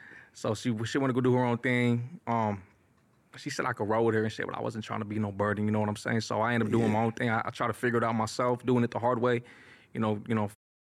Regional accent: Los Angeles, California, United States; from Los Angeles, California. And man, I grew up like in the Southeast LA.

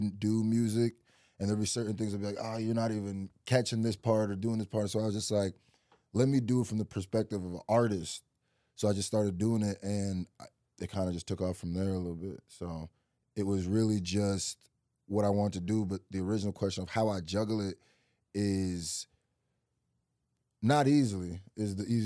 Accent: Nebraska, United States; born there; also born or lived in Nigeria; Most of the time when I tell people I'm from Nebraska, they're like, you're from what? Like, they don't even know what it is. But like, originally my parents are from Nigeria.

